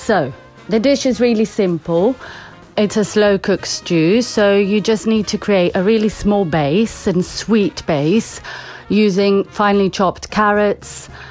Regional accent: Crete, Greece; English is a second language; now in London, United Kingdom; I am from Crete, half Cretan and half Scottish actually. I am a chef and I work here in London and have been doing so for many years.

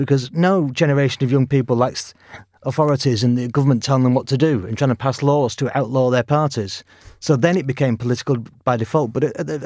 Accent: Manchester, North West England, United Kingdom; I'm from Manchester

